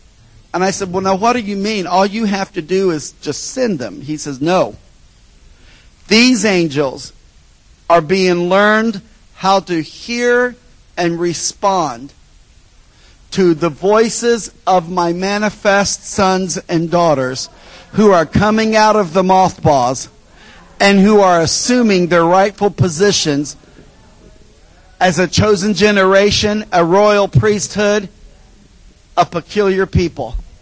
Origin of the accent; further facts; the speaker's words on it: United States; I know I'm from America. Me and Dee Dee are Americans